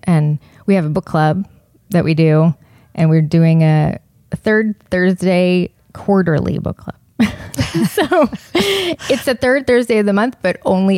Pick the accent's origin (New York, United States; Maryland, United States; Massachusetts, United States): Maryland, United States; Columbia; also born or lived in Northern Virginia; We're from Columbia, Maryland.